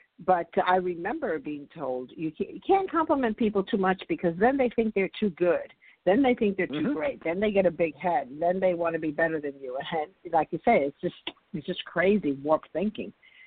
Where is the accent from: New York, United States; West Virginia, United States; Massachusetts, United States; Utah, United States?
New York, United States; New York City; I grew up in New York City, as I said before, and New York City is one of the, you know, it's one of those melting pots.